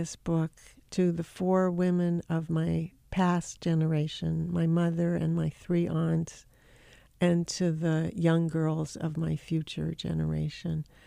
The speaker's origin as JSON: {"language": "English", "town": "Los Angeles", "region": "California", "country": "United States", "tie": "born or raised there", "said": "I am a native of California. I'm from Los Angeles."}